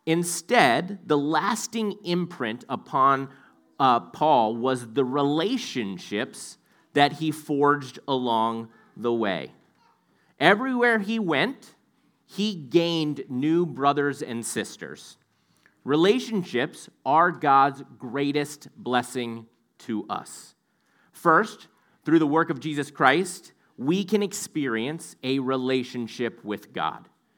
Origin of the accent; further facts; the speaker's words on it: East Coast, United States; I'm from the East Coast, and basically the bulk of my traveling was Virginia, Maryland, Delaware, New York.